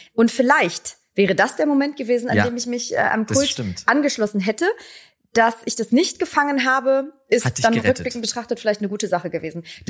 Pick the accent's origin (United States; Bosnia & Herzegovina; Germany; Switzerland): United States; Minnetonka, Minnesota; Ja, ich komme aus Minnetonka.